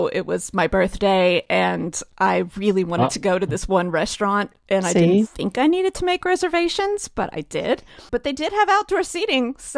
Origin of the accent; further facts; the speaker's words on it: Texas, United States; I would say as a Texan, I was very impressed with their brisket, but maybe I've been gone too long.